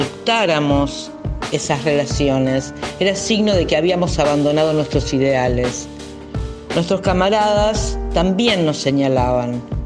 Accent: Argentina; argentina, periodista y sobreviviente de dos centros clandestinos de detención y tortura en los años 70

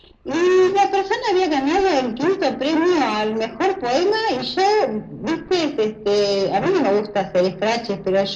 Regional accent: Corrientes, Argentina; born there; Corrientes, a donde yo nací. Es una de las provincias, digamos, tropicales, con mucho calor

